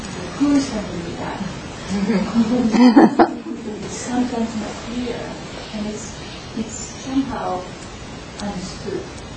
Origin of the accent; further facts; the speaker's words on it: Japan; I was born and raised in Japanese culture, so I can speak about that.